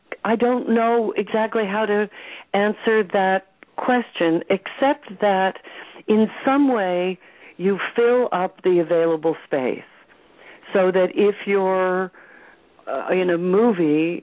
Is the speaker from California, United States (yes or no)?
yes; California, United States; the other thing is that I grew up in California, and the movies were acting to me then.